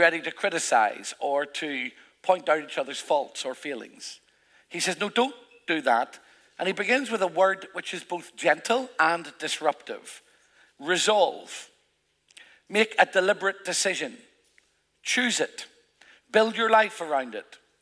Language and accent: English; Northern Ireland, United Kingdom; I come from Northern Ireland.